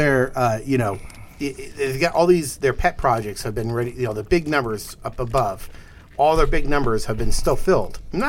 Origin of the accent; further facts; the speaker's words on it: United States; As an American, try going up there and becoming a Canadian citizen.